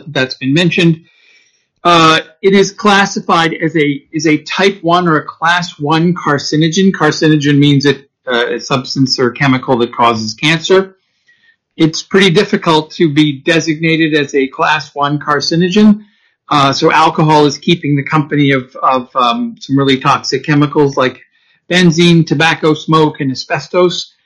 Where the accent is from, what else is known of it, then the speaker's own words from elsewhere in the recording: United States; now in Canada; I'm a physician from the States